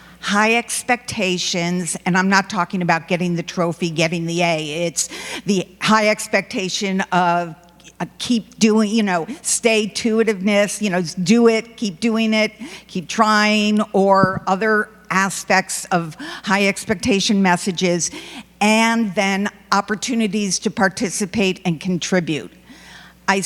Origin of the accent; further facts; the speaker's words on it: New York, United States; I'm from New York. I can actually talk loud.